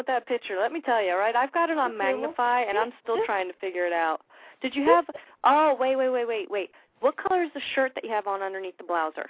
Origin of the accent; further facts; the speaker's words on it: Sicily, Italy; my husband's Japanese, I'm Sicilian. We're used to, like, darker colored skin.